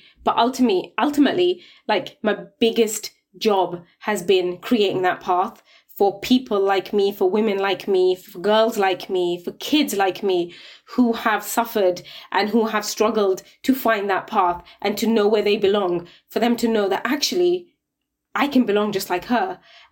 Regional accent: Luton, East of England, United Kingdom; born there; Luton. I was born in Luton. Where do I go?

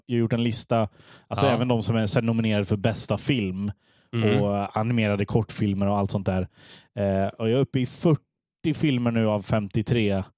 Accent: Skara, Västra Götaland County, Sweden; Jag kommer från Skara.

